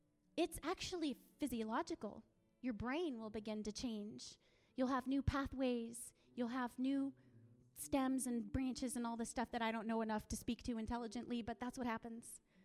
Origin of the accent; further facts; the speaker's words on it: Yakima, Washington, United States; Some of you know that's because I'm from Yakima.